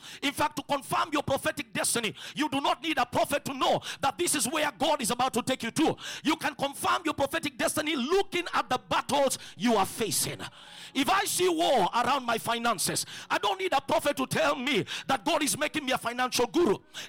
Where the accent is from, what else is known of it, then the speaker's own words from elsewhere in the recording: Western, Kenya; So my wife is from Central, I'm from Western.